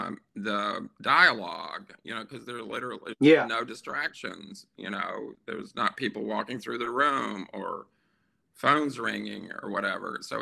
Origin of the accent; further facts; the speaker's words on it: Birmingham, Alabama, United States; I was born and raised in and around Birmingham, Alabama, and would go to New Orleans on occasion when I was young.